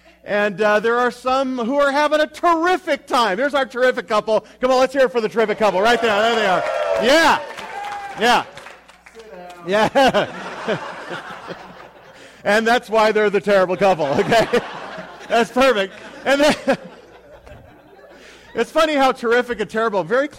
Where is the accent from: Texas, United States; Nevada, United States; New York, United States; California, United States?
California, United States; Yes, I am from California, the land of fruits and nuts and flakes.